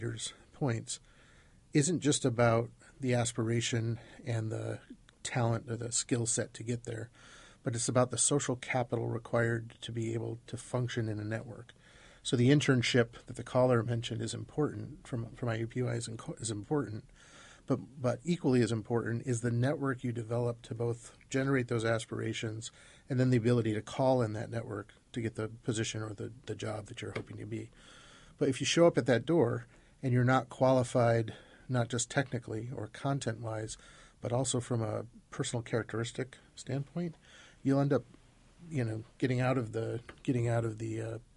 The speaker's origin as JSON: {"language": "English", "region": "East Coast", "country": "United States", "lives_now": "Indianapolis, United States", "said": "I'm a transplant from the East Coast with three kids"}